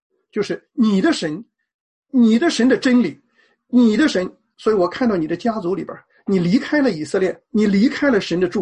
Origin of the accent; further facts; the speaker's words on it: China; 我们是中国人